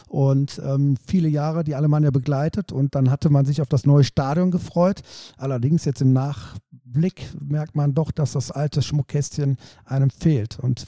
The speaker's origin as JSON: {"language": "German", "town": "Aachen", "region": "North Rhine-Westphalia", "country": "Germany", "tie": "born there", "said": "Ich bin in Aachen geboren und habe natürlich schon viel gesehen."}